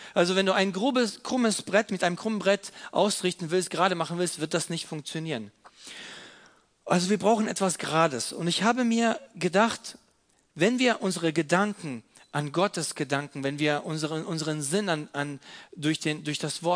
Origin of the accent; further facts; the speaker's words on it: Croatia; German is a second language; Ich bin gebürtiger Kroat